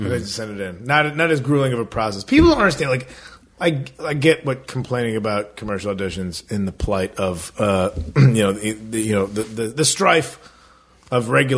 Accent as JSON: {"language": "English", "region": "Midwest", "country": "United States", "said": "I don't have an accent like, or nothing. I'm from the Midwest, so we don't got no accents up there."}